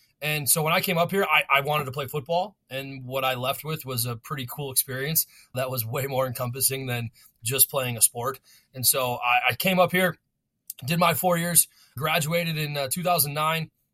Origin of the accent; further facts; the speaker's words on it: Arizona, United States; now in North Dakota, United States; I came from Arizona. I had no idea where North Dakota was on a map.